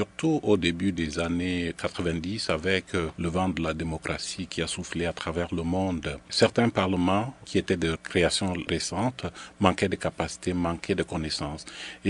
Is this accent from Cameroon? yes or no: yes; Cameroon; dans mon pays d'origine, le Cameroun, où j'ai exercé toute ma carrière professionnelle au niveau national